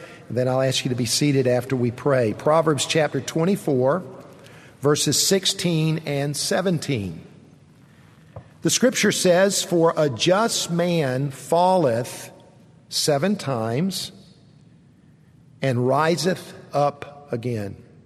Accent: Columbia, South Carolina, United States; When I was a kid growing up, I grew up here in Columbia, South Carolina.

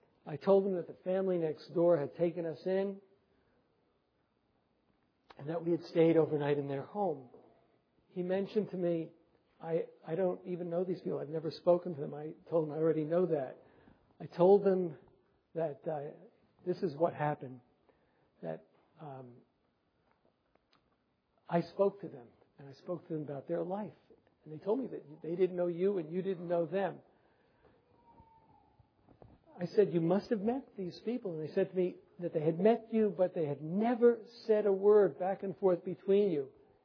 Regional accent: New York City, New York, United States; Then he learned from me that I was Jewish, that I was from New York City.

